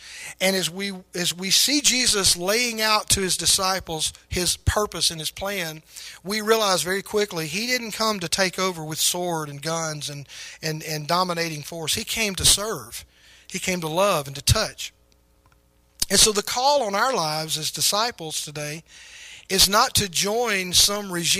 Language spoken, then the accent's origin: English; Pascagoula, Mississippi, United States; we grew up down on the Gulf Coast, and it was very common in our surroundings down there to see shrimp boats and fishing boats, and we had neighbors even in our, remember when we were being raised there on Bel Air Street in Pascagoula, Mississippi.